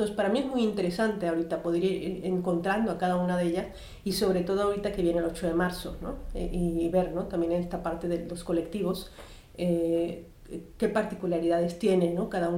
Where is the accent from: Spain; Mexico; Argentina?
Mexico; now in Berlin, Germany; vengo de México